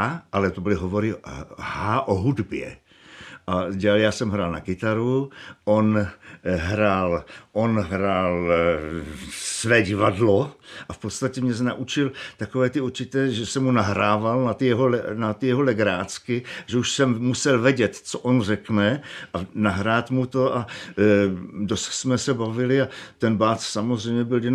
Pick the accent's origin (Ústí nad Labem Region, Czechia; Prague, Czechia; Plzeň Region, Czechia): Plzeň Region, Czechia; Plzeň; born there; A on říká, tak kde jste se narodil? Já říkám, no v Plzni.